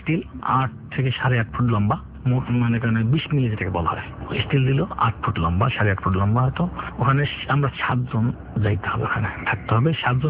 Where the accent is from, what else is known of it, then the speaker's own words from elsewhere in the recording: Bangladesh; আমরা বাংলাদেশি ছিলাম, কোম্পানিটা বাঙালি।